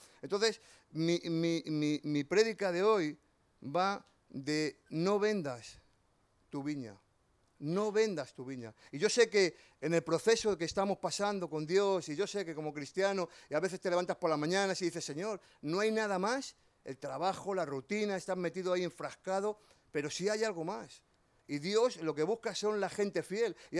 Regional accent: Galicia, Spain; Y yo creo que más que madrileño, soy gallego, de verdad, ¿eh? En que cueste creerlo, pero es así.

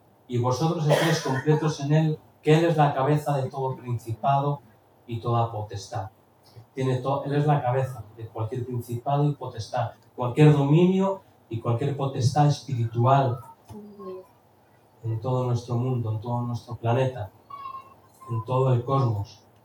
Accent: Spain; born there; Aunque nací en España, pero tengo otros antepasados que no.

